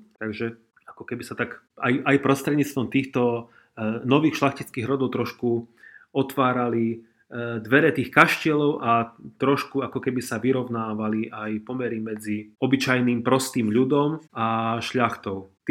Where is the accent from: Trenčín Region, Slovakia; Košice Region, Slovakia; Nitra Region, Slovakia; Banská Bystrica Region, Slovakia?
Trenčín Region, Slovakia; U nás na Hornej Nitre ako prvé získali Ludanice a Tovarníky.